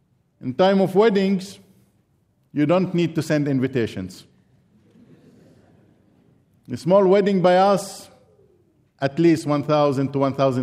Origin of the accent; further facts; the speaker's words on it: Nazareth, Northern District, Israel; I was born and I grew up in Nazareth to a Muslim family.